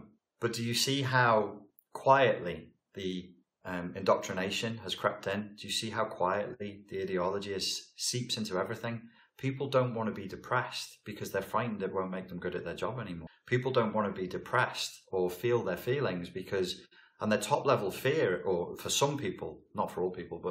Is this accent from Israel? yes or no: no; Portugal; now in United Kingdom; I was raised in Portugal. I was raised in a hot climate.